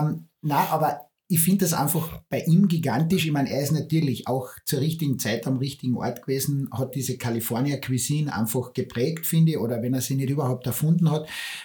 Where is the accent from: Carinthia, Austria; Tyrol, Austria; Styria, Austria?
Carinthia, Austria; Und ich bin als Kärntner einfach stolz auf